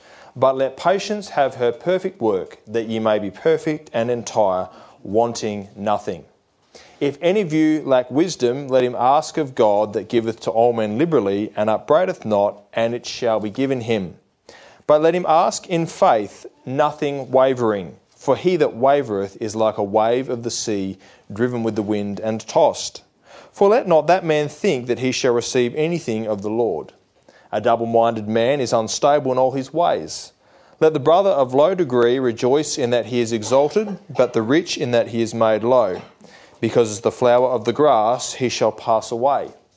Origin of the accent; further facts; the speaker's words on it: Bathurst, New South Wales, Australia; And spent a lot of years growing up in Bathurst, a town with a lot of goods going for it.